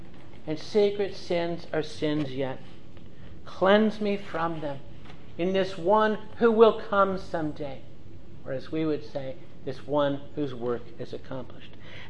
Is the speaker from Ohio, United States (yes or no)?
yes; Cincinnati, Ohio, United States; pastor of the church I grew up in down in Cincinnati had him from when I was in junior high all the way through high school.